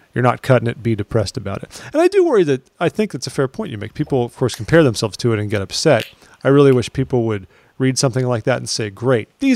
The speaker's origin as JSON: {"language": "English", "region": "California", "country": "United States", "said": "We're both from Southern California. This is who we are."}